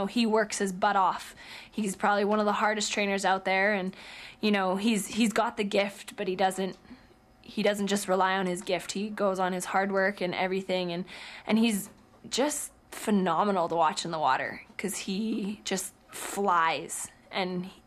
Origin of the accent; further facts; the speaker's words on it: Canada; The fact that as a Canadian team, as a Canadian country, we are forced to be reckoned